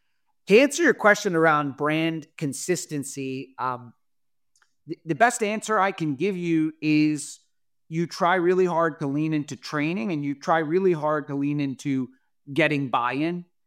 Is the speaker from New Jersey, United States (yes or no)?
yes; New Jersey, United States; And I'm from New Jersey originally. I'm very direct.